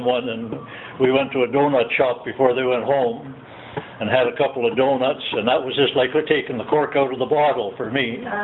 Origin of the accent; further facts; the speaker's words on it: Ontario, Canada; also born or lived in Calgary; I was born in Calgary, Alberta, Canada. When I was 4 years old, my father, who worked for the railway, got transferred.